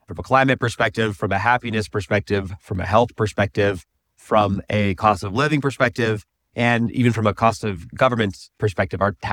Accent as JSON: {"language": "English", "town": "Phoenix", "region": "Arizona", "country": "United States", "tie": "born or raised there", "said": "You know, my story is I grew up in Phoenix in the burbs."}